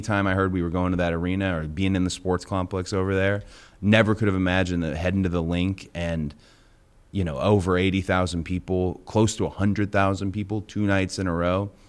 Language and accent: English; Atlanta, Georgia, United States; also born or lived in Philadelphia; My real hometown's Atlanta. That's my hometown. And then I made Philly, like, a second hometown.